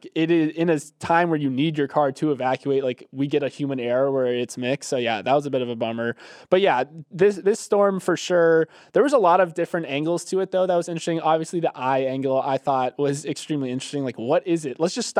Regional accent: Florida, United States; Hurricane Idalia made landfall in my home state of Florida yesterday.

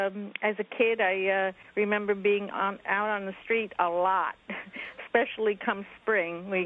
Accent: Chelsea, Massachusetts, United States; I grew up in Chelsea. I'm in the 40s and 50s. And it was my parents owned a grocery store on the corner, so we knew everybody, and everybody knew us.

